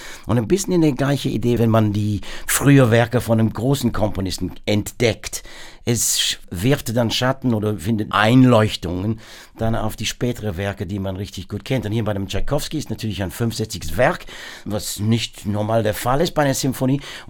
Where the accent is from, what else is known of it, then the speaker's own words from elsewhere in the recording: Worcester, West Midlands, United Kingdom; German is a second language; now in Germany; ich bin natürlich in Worcester aufgewachsen.